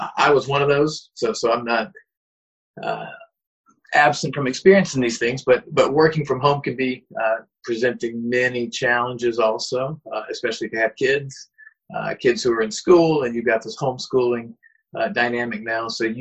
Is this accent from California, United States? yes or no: no; South Carolina, United States; also born or lived in Florida / Chicago; now in Springfield, United States